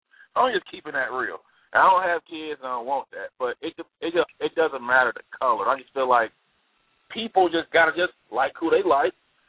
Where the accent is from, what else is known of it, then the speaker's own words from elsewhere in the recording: Alabama, United States; now in Phoenix, United States; Now, I'm from Alabama, obviously.